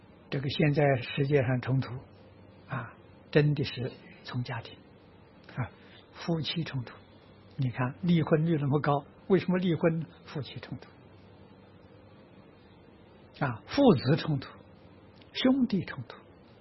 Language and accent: Chinese; Tangchi, Anhui, China; 所以我们在我的老家啊，安徽汤池啊，用这个小地方做一个试验啊